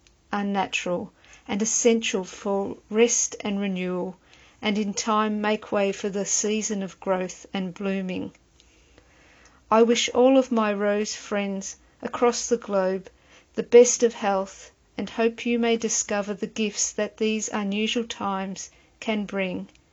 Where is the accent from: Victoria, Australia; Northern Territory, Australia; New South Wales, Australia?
Victoria, Australia; Melbourne; from Melbourne, Australia.